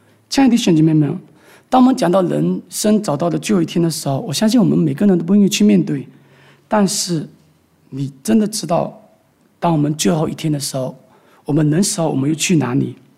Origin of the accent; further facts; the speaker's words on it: China; 我们知道我们都是来自于中国，我们在中国的文化里面，我们很忌讳谈论死亡